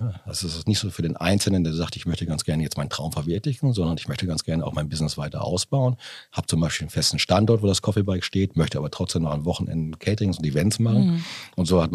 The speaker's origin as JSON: {"language": "German", "town": "Borgholzhausen", "region": "North Rhine-Westphalia", "country": "Germany", "tie": "born or raised there", "said": "die kommen witzigerweise aus meiner Heimat Bockholzhausen."}